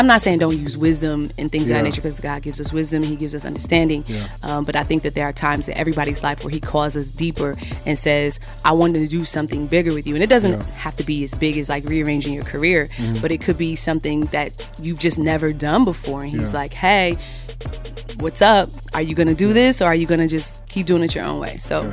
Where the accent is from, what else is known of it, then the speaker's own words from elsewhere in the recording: New York, United States; now in Nashville, United States; I'm originally from New York. Mm-hmm. Came down to Nashville.